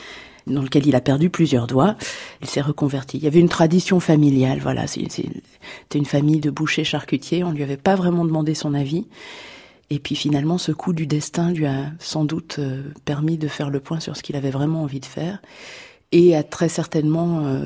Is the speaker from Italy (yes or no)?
no; Le Chambon-Feugerolles, Auvergne-Rhône-Alpes, France; also born or lived in Firminy; je suis née à Firminy parce que l'hôpital était à Firminy, mais j'ai grandi au Chambon-Feugerolles, qui est une petite ville qui se situe entre Firminy et Saint-Étienne.